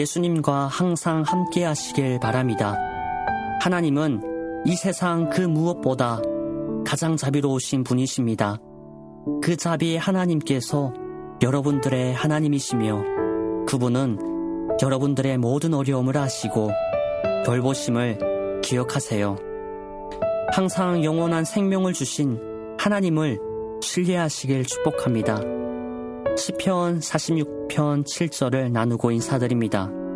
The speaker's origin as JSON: {"language": "Korean", "country": "North Korea", "tie": "born or raised there", "said": "우리 북조선 고향 땅에도 희망이 있구나"}